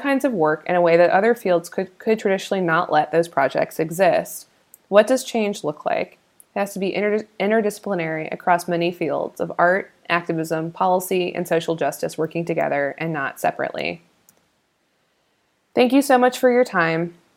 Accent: United States; now in Berlin, Germany; I say this to you as an American based in Berlin

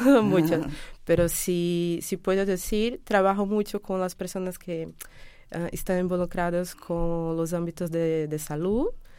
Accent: Salvador, Bahia, Brazil; Spanish is a second language; Porque vengo de Brasil, ¿no? la historia ha empezado sí, hace mucho, ¿no? Tengo 37 años y soy brasileña de Salvador, Bahía.

